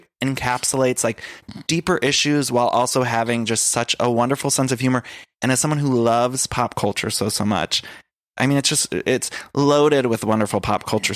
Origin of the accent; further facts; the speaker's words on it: Solon, Ohio, United States; Like, we are both from Solon, Ohio, which is just outside of Cleveland.